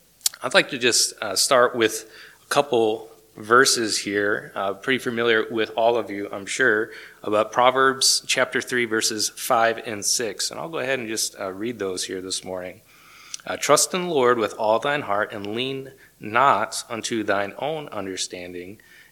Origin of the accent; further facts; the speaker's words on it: New York, United States; I guess growing up in New York, I had the privilege of being raised in a Christian family. My dad is a pastor there in New York today.